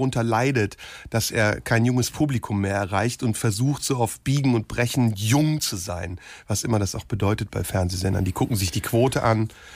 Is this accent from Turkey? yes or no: yes; Turkey; wenn ich als Türke zweimal zu viel